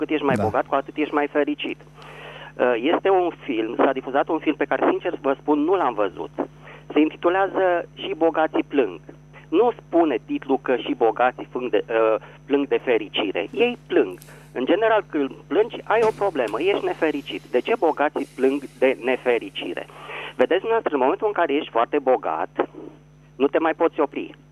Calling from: Bucharest, Romania; din București.

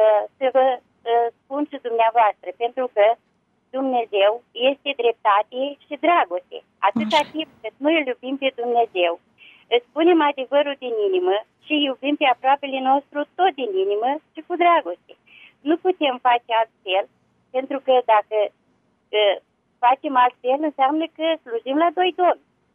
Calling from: Suceava, Suceava County, Romania; de la Suceava.

